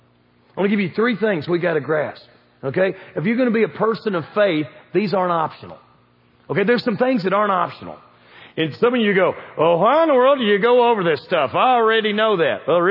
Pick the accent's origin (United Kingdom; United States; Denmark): United States; Southern United States; See, the trouble of growing up in the South is church can be a part of your routine. You know, I mean, we're Southerners.